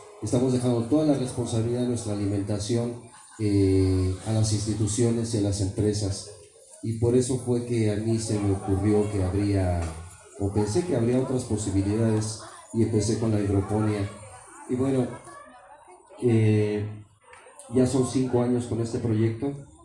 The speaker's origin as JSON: {"language": "Spanish", "region": "Mexico City", "country": "Mexico", "said": "Para nosotros como chilangos, como..."}